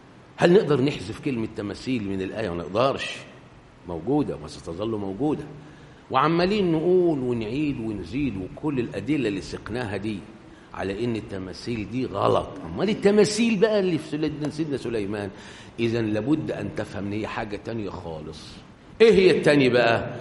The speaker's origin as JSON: {"language": "Arabic", "country": "Egypt", "said": "انما عندنا في مصر لا، الشافعي قاعد ومدد"}